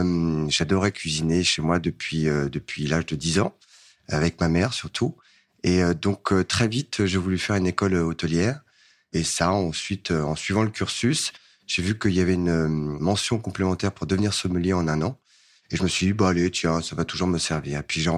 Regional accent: Asnières-sur-Seine, Île-de-France, France; J'ai grandi à Asnières-sur-Seine.

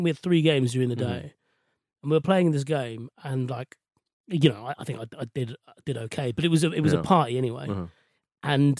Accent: London, United Kingdom; I was born and raised in West London

